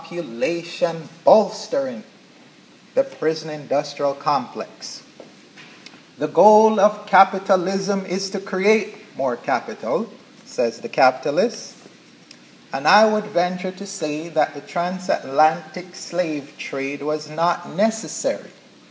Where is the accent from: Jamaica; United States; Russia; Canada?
Jamaica; I am from Jamaica, we sometimes refer to him as Christopher Colon or Christopher Cumbosos